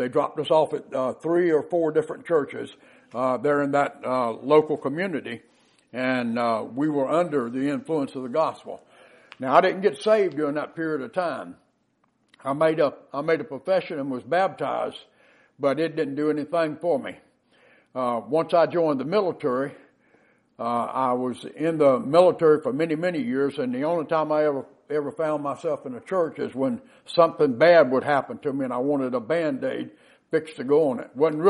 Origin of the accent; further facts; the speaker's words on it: Augusta, Georgia, United States; I was born in Augusta, Georgia, and then through the events of my parents' life, they ended up getting divorced because my father had a serious drinking problem, and we ended up in various foster care facilities